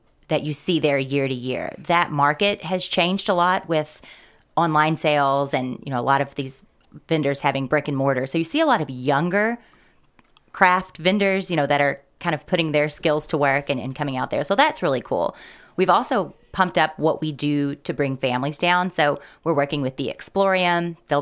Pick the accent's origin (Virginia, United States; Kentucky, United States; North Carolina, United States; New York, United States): Kentucky, United States; Bardstown; I'm actually from Bardstown, and they have a big arts and crafts festival every year down there.